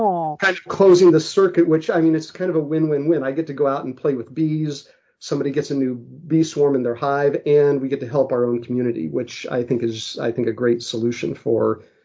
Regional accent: Kansas, United States; I grew up in Kansas. And the University of Kansas and their Natural History Museum had that same thing

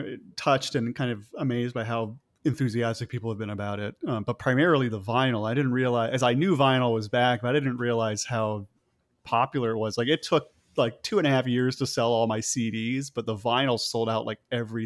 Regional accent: Chicago, Illinois, United States; I'm from Chicago, Illinois, originally.

